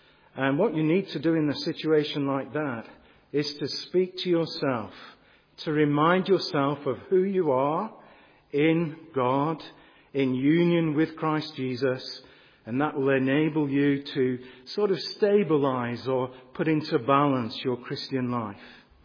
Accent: North West England, United Kingdom; I heard many times when I was growing up in Lancashire

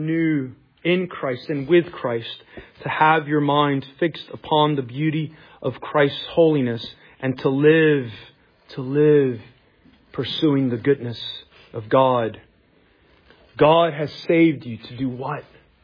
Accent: New York, United States; I grew up in Spanish Harlem, El Barrio.

